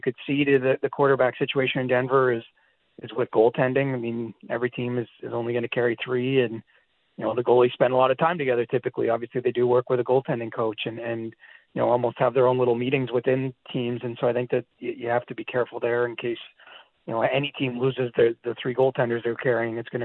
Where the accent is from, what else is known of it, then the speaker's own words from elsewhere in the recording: Canada; And I don't say that just as a Canadian or someone who works for Sportsnet.